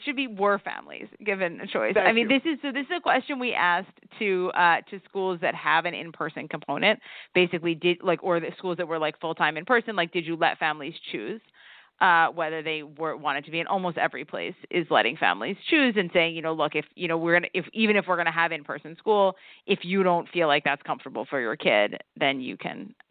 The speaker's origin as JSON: {"language": "English", "town": "New Haven", "region": "Connecticut", "country": "United States", "said": "I'm from Connecticut. Yeah. From New Haven"}